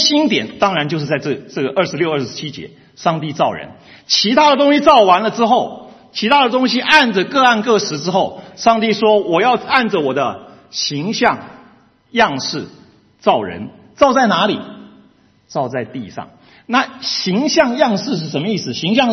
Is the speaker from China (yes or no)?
no; Taiwan; 我从小是在眷村里长大。我们的眷村很有意思。我的妈妈是从江西来的，然后在台湾待了50几年。